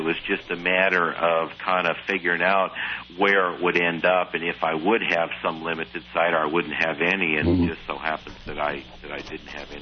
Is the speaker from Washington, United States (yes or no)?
yes; Seattle, Washington, United States; I grew up in Seattle, Washington, but, you know, went to dental school at Ohio State, so mm-hmm. I was out in Ohio at the time.